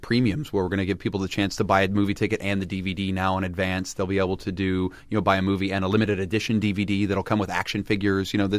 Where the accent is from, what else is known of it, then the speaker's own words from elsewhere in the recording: Beckley, West Virginia, United States; You know, I grew up in Beckley, West Virginia.